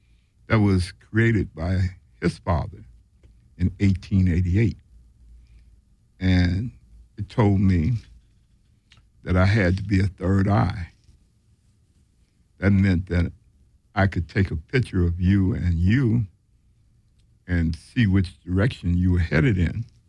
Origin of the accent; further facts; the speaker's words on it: Chicago, Illinois, United States; I saw him before he went down south. I was from Chicago also.